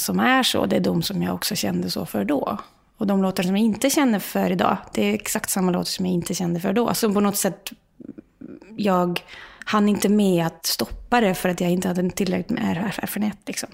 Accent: Molde, Møre og Romsdal, Norway; accent: Molde dialect; Swedish is a second language; Jag snackar ju en dialekt som är sån som det här, och folk kan bli lite skuffa när jag börjar snacka norsk

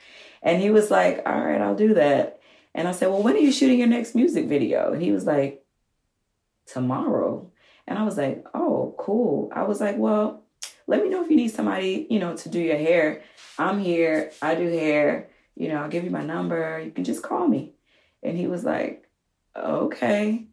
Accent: the South, United States; And mind you, I'm from the South.

